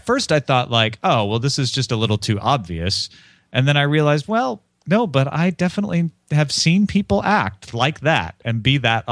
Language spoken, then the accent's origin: English; Australia; Yes, I'm Australian.